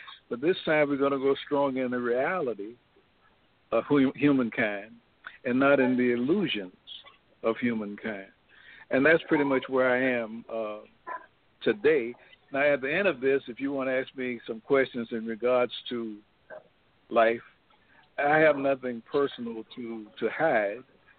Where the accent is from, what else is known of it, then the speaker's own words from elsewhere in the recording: Miami, Florida, United States; born there; I can tell you I was born in Miami, Florida. I can tell you the hospital that I was born in.